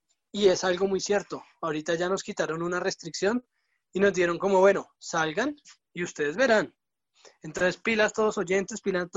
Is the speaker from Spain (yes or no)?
no; Colombia